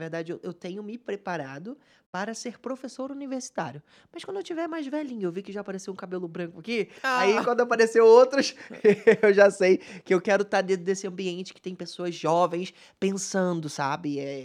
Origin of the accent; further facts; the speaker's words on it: Duque de Caxias, Rio de Janeiro, Brazil; now in Portugal; Eu venho da cidade de Duque de Caxias, no Rio de Janeiro. Baixada Fluminense, estudava em Nilópolis, todos os dias 2 horas para ir, 2 horas para voltar no ônibus